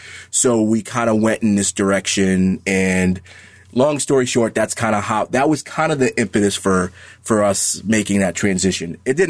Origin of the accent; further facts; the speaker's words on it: Rhode Island, United States; moved away as an adult; now in Atlanta, United States; We're originally from the Northeast, outside of Boston, Providence, Rhode Island area, and we relocated to Atlanta, Georgia, probably like 5 years ago.